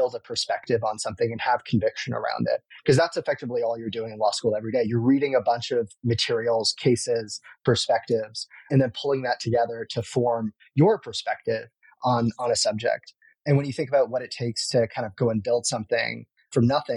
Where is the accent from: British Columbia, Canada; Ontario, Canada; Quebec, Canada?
Ontario, Canada; also born or lived in London, United Kingdom; growing up in Canada, I was in like a small town outside of Toronto, in a lot of ways, like very idyllic, like kind of beautiful place to be. But, you know, I grew up with English and Persian parents.